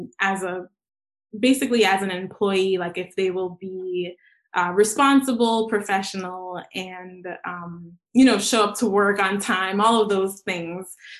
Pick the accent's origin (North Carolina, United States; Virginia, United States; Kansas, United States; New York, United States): New York, United States; New York City; So I grew up in Jamaica, Queens, specifically Cambria Heights, but this is, you know, my hometown.